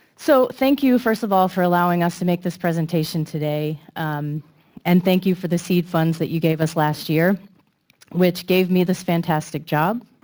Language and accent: English; Mount Pleasant, South Carolina, United States; My family is from Mount Pleasant for generations. I grew up in Hobcaw in the Old Village.